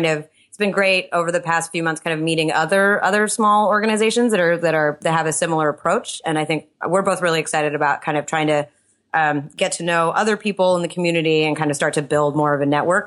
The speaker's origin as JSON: {"language": "English", "country": "United States", "said": "I am an American. Yes."}